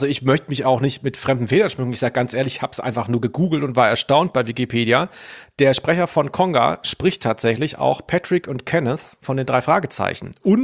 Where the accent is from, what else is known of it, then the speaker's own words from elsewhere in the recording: Southern Germany, Germany; ich komme ja aus Süddeutschland